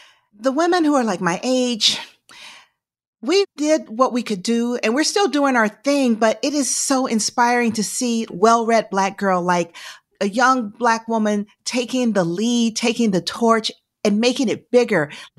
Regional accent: Georgia, United States; Even though I'm from Georgia, I'm going to get bold and say IHOP for sure.

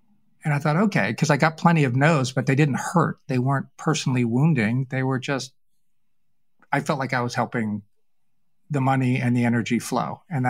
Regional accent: New England, United States; And my heart sank because I was raised in New England. We have that in common.

